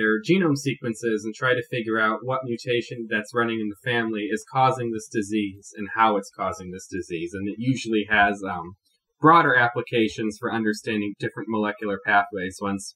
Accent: Detroit, Michigan, United States; I'm from Metro Detroit.

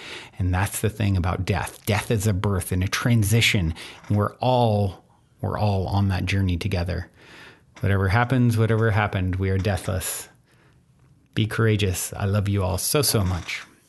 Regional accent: Virginia, United States; I grew up in Virginia where I saw a lot of this racism

